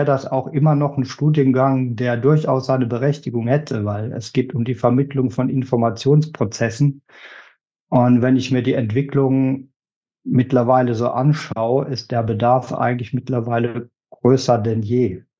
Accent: Rhineland-Palatinate, Germany; ich kam als, ich kann es ja jetzt sagen, ich kam als Pfälzer, da muss man ein bisschen vorsichtig sein, noch immer.

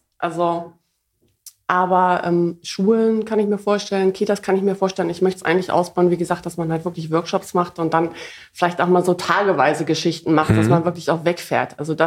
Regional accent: Harz, Germany; Aus dem Harz.

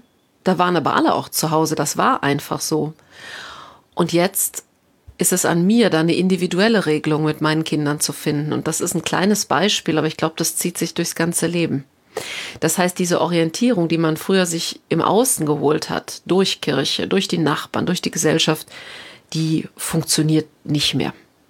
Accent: Rhineland, Germany; ich komme ja hier aus dem Rheinland

